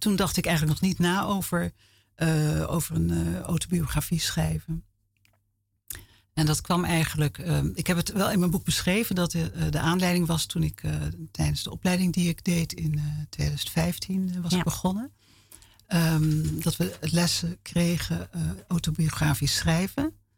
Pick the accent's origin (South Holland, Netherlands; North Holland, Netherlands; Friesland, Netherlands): South Holland, Netherlands; The Hague; Ik groeide op in Den Haag.